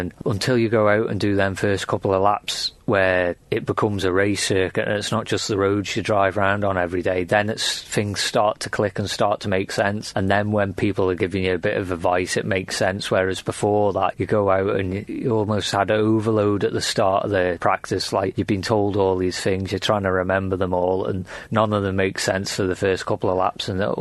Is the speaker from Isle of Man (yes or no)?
yes; Jurby East, Isle of Man; I'm from Jerby East, and I'm competing in this year's Manx Grand Prix.